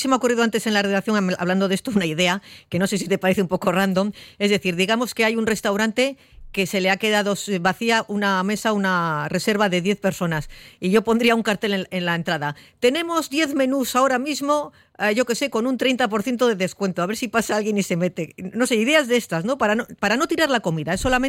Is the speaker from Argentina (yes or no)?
no; Bilbao, Basque Country, Spain; a nosotros como bilbaínos, como vizcaínos, nos da mucho orgullo